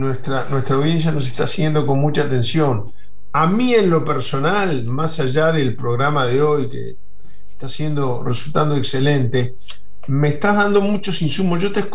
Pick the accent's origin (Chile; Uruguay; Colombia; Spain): Uruguay; Pero para ser autocrítico como uruguayo